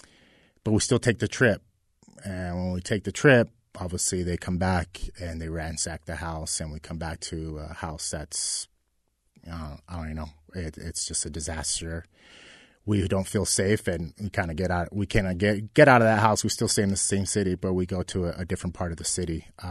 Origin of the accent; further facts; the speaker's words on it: Fontana, California, United States; So growing up in Fontana, we were going to travel to Mexico for Thanksgiving.